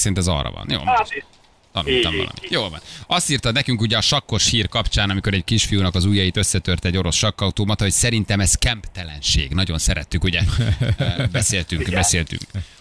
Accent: Budapest, Hungary; Én ott nőttem föl, gyerekek, aztán az ülő békás megyere, egy vér vagyunk.

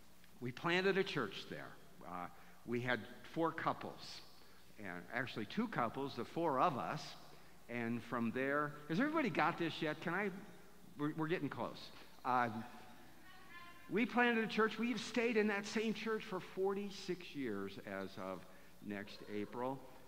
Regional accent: Ohio, United States; Myrna and I grew up in Ohio.

